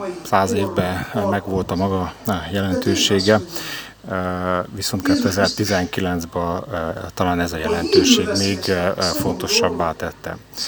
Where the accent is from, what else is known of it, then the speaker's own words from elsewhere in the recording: Oradea, Bihor, Romania; Én magam, ugye Bihar megyei származás vagyok, Nagyváradról jöttem